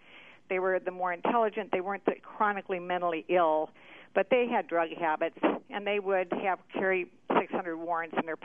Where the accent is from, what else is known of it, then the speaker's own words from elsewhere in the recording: Omaha, Nebraska, United States; I'm originally Omaha, Nebraska.